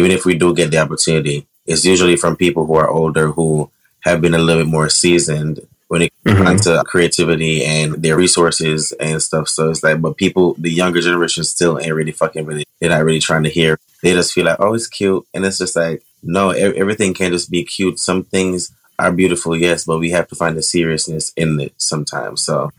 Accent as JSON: {"language": "English", "region": "Hanover", "country": "Jamaica", "tie": "born or raised there", "also_born_or_lived": "St. James", "said": "I'm from Hanover. I was born and raised in Hanover and also raised in St. James, which is that Montego Bay, where, you know, mm-hmm, all the resorts and everything is."}